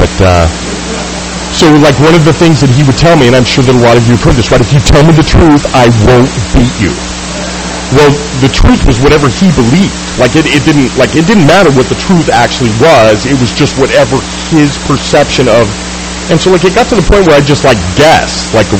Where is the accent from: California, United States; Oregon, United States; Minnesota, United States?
California, United States; Folsom; So, I grew up in a small town. I grew up in Folsom. It's in Sacramento. It's, yes, there's a prison there.